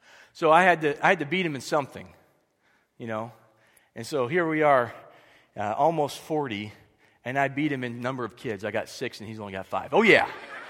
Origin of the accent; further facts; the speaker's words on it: York, Nebraska, United States; So Tim and I grew up in York, Nebraska, and actually sitting in this auditorium this morning is making me, like, feel these feelings of East Hill Church of Christ in York, Nebraska, where I grew up going to church.